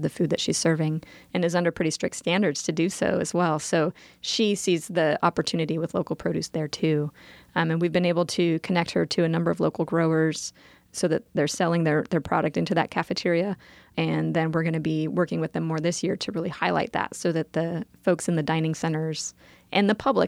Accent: California, United States; I'm originally from Humboldt County, and so after grad school, I came back here and worked on a farm in the area

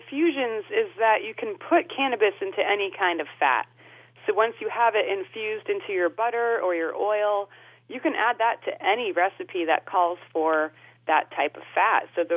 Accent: Cleveland, Ohio, United States; it was interesting growing up in Cleveland, and we just didn't have the access to the incredible produce that you have in some other parts of the country.

